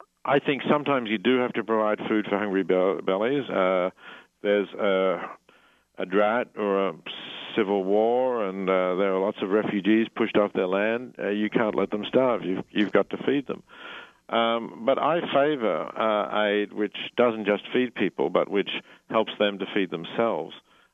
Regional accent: Australia; I'm Australian

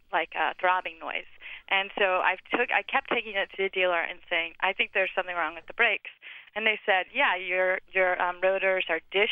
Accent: Atlanta, Georgia, United States; Well, I'm really from Atlanta, Georgia.

